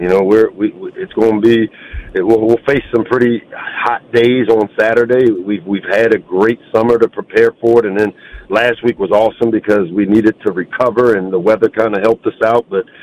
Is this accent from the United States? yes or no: yes; Maryland, United States; I love this area, man. I grew up on Terps football, and you know, I know what it was like as a kid hopping on the subway from LaFont Plaza up to New Carrollton